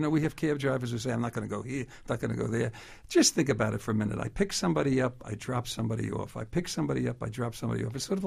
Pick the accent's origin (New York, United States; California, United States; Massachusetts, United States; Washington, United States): New York, United States; New York City; And remember, I'm a New York guy. I grew up in the Bronx, lived on the Grand Concourse.